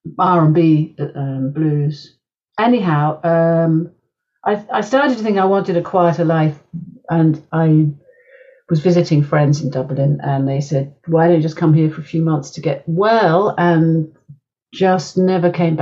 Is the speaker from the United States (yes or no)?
no; London, United Kingdom; born there; I was born in Southeast London, but I then lived for a long time in Brixton and in Hackney.